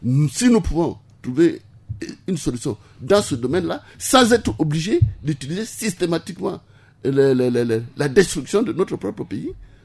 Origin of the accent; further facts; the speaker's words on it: Central African Republic; on doit reconnaître, en tant que Centrafricain, que le pays est véritablement en guerre.